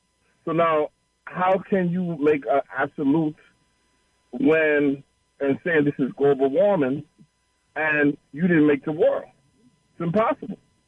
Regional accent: Queens, New York, United States; And I'm from Queens.

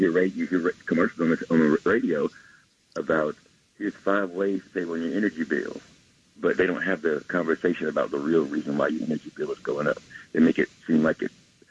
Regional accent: Vancleave, Mississippi, United States; I'm from Van Cleef, Mississippi. And I'm happy to be here.

